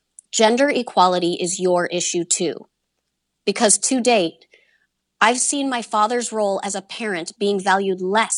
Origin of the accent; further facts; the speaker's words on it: United Kingdom; I am from Britain